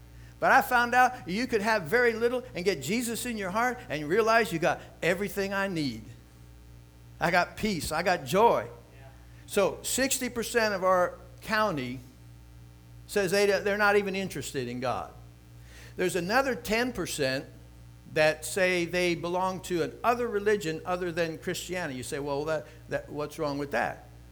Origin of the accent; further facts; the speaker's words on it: Micanopy, Florida, United States; Hey, I was raised in Micanopy. I didn't start the church in Micanopy.